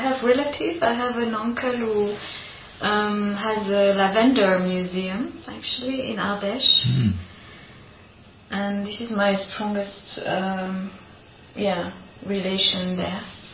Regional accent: Switzerland; English is a second language; also born or lived in France / India / Greece; now in Germany; You know, I'm born in France. I grew up in Switzerland. I lived 10 years in India. Then I lived 10 years in Greece. Then I live in Germany.

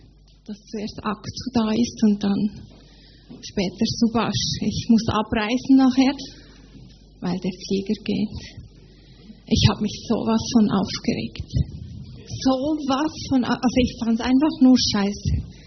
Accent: Switzerland; Ich komme aus der Schweiz.

